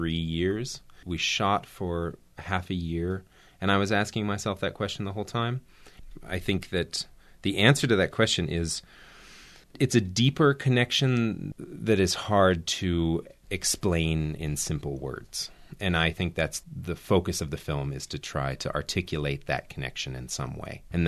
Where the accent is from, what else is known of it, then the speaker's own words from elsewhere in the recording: Kalispell, Montana, United States; moved away; also born or lived in New Zealand / Germany; living in New Zealand, and sort of wishing that I had had that growing up in Kalispell.